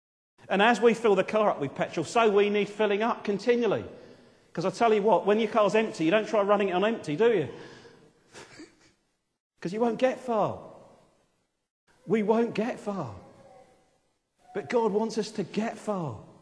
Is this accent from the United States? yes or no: no; United Kingdom; I know it's difficult, and I know we're British